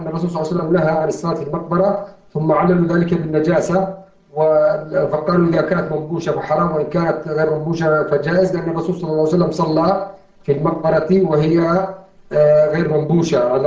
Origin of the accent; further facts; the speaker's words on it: Yemen; في كل مسجد عندنا في اليمن، في أماكن كثيرة